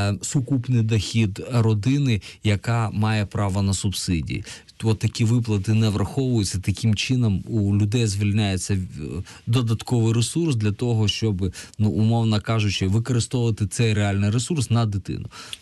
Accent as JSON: {"language": "Ukrainian", "region": "Kyiv", "country": "Ukraine", "said": "Киян. Район називається Євбас."}